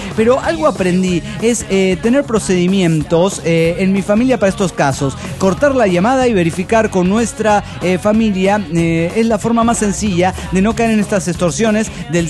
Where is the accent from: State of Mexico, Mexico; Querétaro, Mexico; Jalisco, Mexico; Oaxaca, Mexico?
Jalisco, Mexico; Guadalajara; de Guadalajara, Jalisco, México.